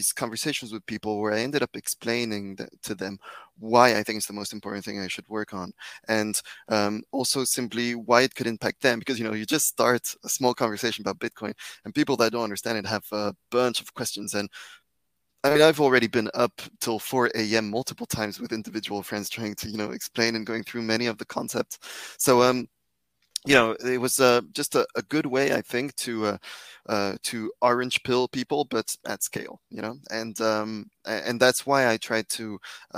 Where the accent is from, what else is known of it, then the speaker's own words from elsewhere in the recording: Poland; moved away as an adult; So I'm half French, half Spanish originally, and but I grew up in Poland. Spent most of my life there, and I was working in Poland until June last year.